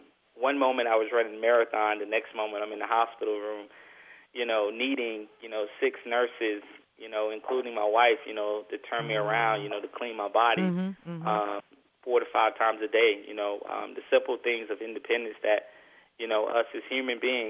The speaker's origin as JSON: {"language": "English", "region": "Georgia", "country": "United States", "tie": "born or raised there", "said": "growing up in Southern Georgia with a strong belief in faith and family and just a renowned focus."}